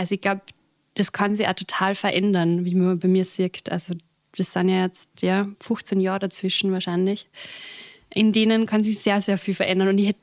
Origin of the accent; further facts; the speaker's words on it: Upper Austria, Austria; Ich bin aufgewachsen in einem ganz, ganz, ganz kleinen Ort. Also das sind so 12 Häuser, davon 4 Bauernhäuser.